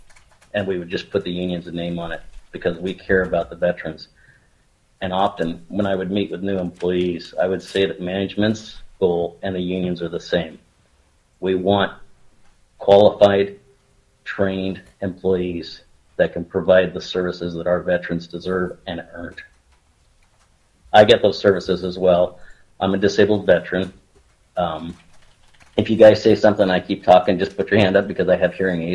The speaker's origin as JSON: {"language": "English", "region": "Alaska", "country": "United States", "tie": "born there", "said": "I was born in Alaska."}